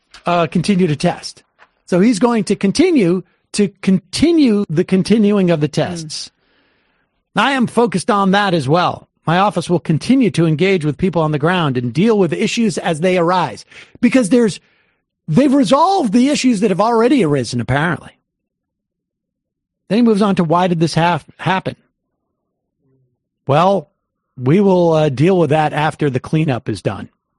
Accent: Ohio, United States; I forgot I'm from Ohio.

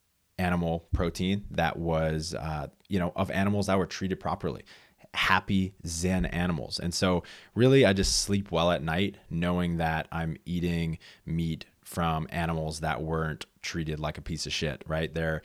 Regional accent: Louisiana, United States; And at the time, I grew up in Louisiana. I didn't even know a single vegetarian, much less consider it.

